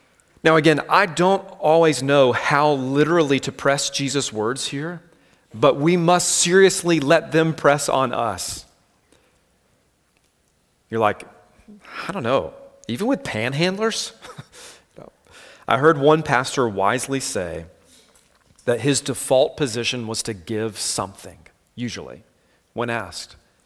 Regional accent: Savannah, Georgia, United States; and I'm from Savannah, Georgia, so I mostly know St. Patrick's Day for the big parade and rowdy tourists

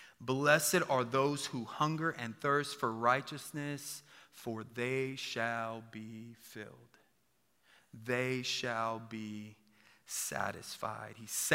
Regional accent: San Antonio, Texas, United States; I grew up born and raised in San Antonio. Come on, 210, baby.

